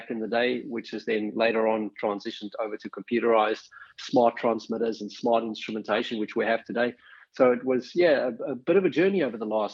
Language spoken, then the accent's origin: English; Northern Cape, South Africa; It all began back in South Africa, born and raised in the Karoo in the Northern Cape, and you know, moved to the northeast coast of the country where I started my apprenticeship in industrial automation.